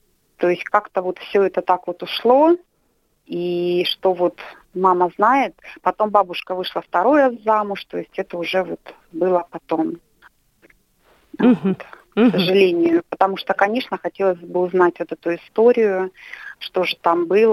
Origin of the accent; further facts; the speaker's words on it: Ural, Russia; Но потом они возвращаются обратно на Урал. Вообще мы с Урала, так скажем. Вот. И потом уже жизнь уже продолжается здесь, на Урале.